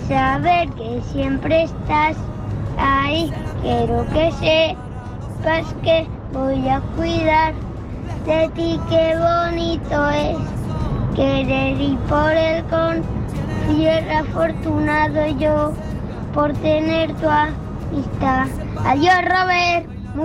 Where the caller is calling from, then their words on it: Alicante, Valencian Community, Spain; de Alicante.